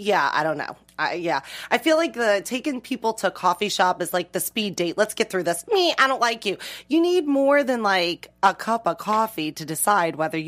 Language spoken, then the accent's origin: English; the South, United States; I'm from the South.